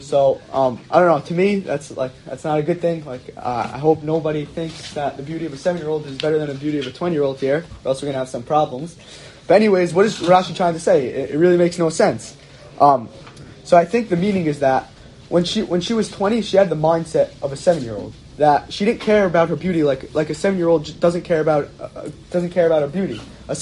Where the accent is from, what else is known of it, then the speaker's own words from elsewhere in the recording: Brooklyn, New York, United States; I'm from the Syrian community in Brooklyn. I'm 19 years old.